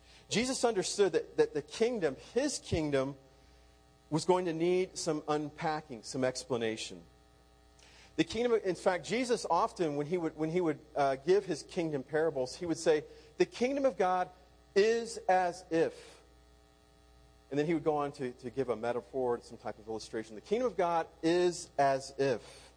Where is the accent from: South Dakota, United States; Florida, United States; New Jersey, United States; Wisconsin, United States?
Florida, United States; Orlando; When I was growing up, I grew up in Orlando.